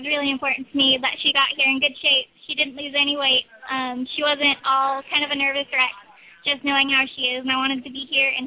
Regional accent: Fallbrook, California, United States; I'm from Fallbrook Pony Club in North San Diego County.

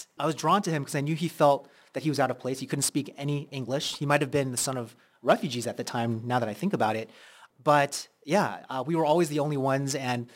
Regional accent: Midwest, United States; also born or lived in Oregon / Singapore; now in Hacienda Heights, United States; I really enjoyed, you know, growing up in the Midwest. Then we lived in Oregon, and then we moved to Singapore. So I lived in Singapore for 4 years before finally setting down roots in Southern California and in Hacienda Heights.

